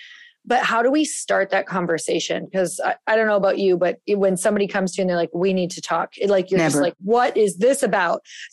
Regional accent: Midwest, United States; especially I was born in the, or I was raised in the Midwest, which is just very like passive.

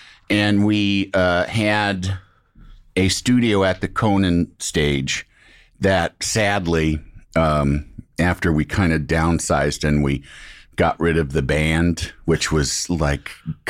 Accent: Illinois, United States; I'm from Illinois. I'm from the Midwest.

